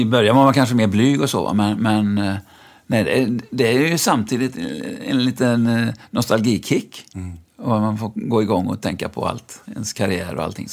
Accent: Lyrestad, Västra Götaland County, Sweden; När jag föddes i Lyrestad, utanför Mariestad, där min pappa var rektor

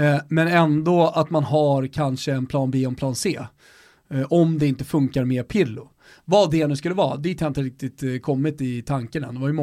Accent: Stockholm, Stockholm County, Sweden; vi säger färja för att vi är från Stockholm och vi har Ålandsfärjan.

